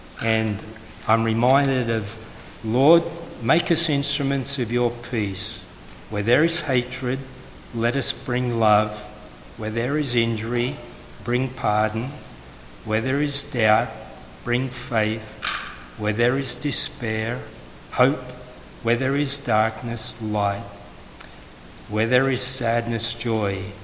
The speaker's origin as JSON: {"language": "English", "country": "Australia", "said": "At this point, as an Australian, I am really on edge."}